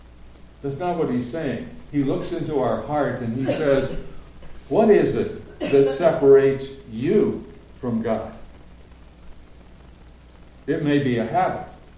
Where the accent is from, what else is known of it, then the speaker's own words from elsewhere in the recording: Nebraska, United States; now in US South; Well, actually, I grew up just east of here in Nebraska, but right now I'm a Southerner coming up to the north